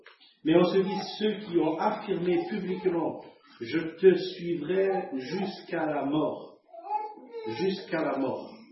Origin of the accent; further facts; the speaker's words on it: France; Alors, j'ai compati, parce que je suis un Français, donc je compatis avec cette dame.